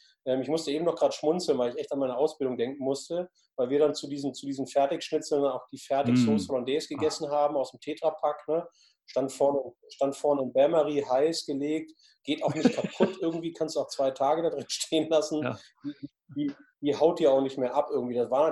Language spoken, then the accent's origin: German; Germany; und wenn wir Schnitzel tatsächlich als Deutsche so gut finden